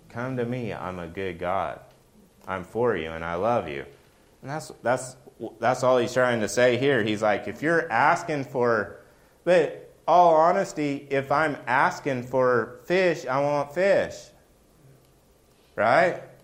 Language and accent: English; Oklahoma, United States; Like, where I come from, Where I grew up in Oklahoma, we didn't have a bunch of rocks, right?